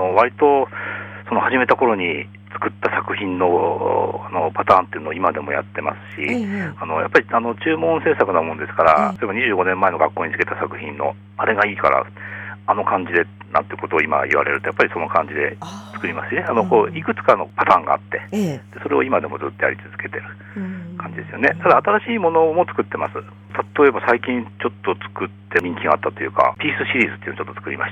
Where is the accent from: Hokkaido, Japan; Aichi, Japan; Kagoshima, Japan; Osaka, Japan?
Hokkaido, Japan; Sapporo; でもともと僕は札幌出身なんですけど、札幌のそのうちの親の建築業の方がもうあんまりやってなかったので、